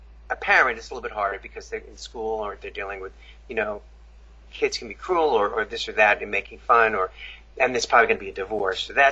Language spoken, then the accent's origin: English; Long Island, New York, United States; and I grew up in Long Island, New York, so parts are conservative and parts aren't, you know, it just depends.